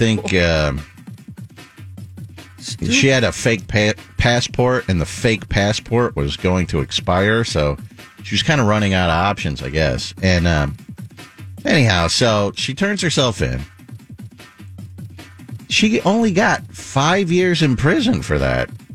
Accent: Las Vegas, Nevada, United States; It was a big story when I grew up in Las Vegas.

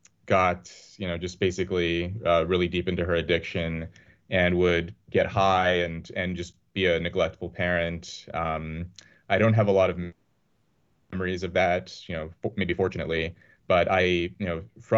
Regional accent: Los Angeles, California, United States; born there; So, you know, I was born in Los Angeles.

